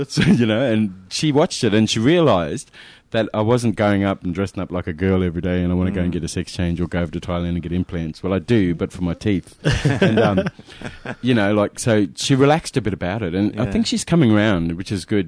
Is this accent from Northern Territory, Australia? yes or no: yes; Katherine, Northern Territory, Australia; But I grew up in Katherine. So a lot of my family are in Katherine as well.